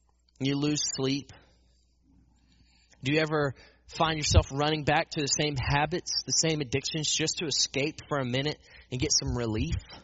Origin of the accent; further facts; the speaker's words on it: Savannah, Georgia, United States; I grew up in Savannah. I got plenty of beach as a kid.